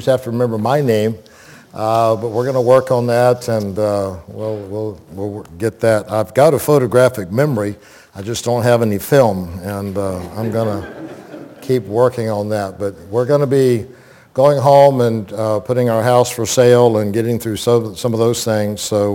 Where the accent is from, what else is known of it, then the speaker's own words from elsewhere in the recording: Plant City, Florida, United States; I grew up in Plant City and known and heard about Lakeland Hills Boulevard for many years and known many of you.